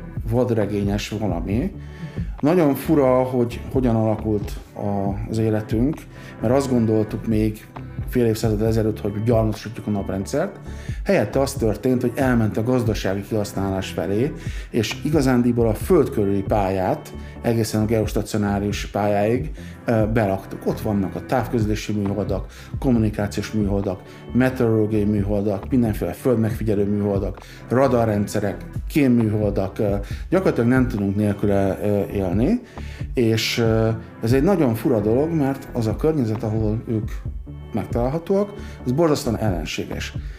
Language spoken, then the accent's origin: Hungarian; Baja, Bács-Kiskun, Hungary; a Baján, ahol születtem, meg ahol nevelkedtem